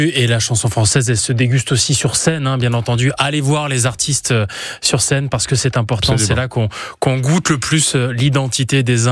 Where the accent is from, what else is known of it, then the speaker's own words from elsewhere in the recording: Saint-Étienne, Auvergne-Rhône-Alpes, France; On joue pas un personnage quand on vient de Saint-Étienne.